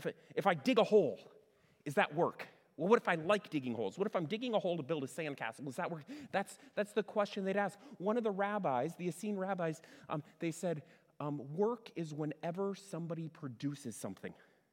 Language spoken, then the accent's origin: English; Fort Wayne, Indiana, United States; When I was growing up, I grew up here in Fort Wayne, and Pontiac Street wasn't a good street to go to.